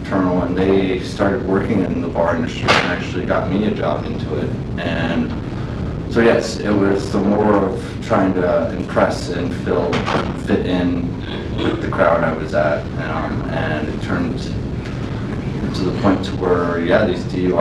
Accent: Wyoming, United States

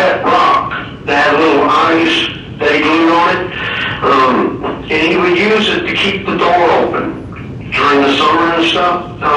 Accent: Oregon, United States; also born or lived in Tri-Cities, Washington; I'm from Oregon.

